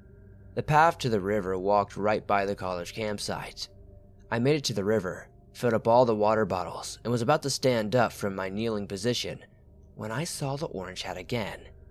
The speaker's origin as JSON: {"language": "English", "region": "Kansas", "country": "United States", "said": "For some background information, I am a girl from Kansas, and every summer since I was 12, I've gone backpacking in Colorado."}